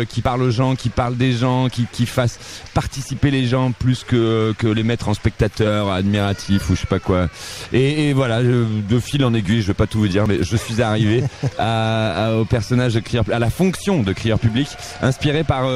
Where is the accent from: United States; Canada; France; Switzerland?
France; Lyon, Auvergne-Rhône-Alpes; Je viens de la Croix-Rousse, la terre de Guignol, la naissance de la satire politique